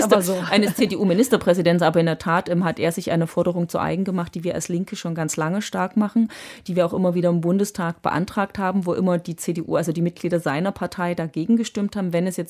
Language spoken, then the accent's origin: German; Saxony, Germany; das sage ich auch als Sächsin und Ostdeutsche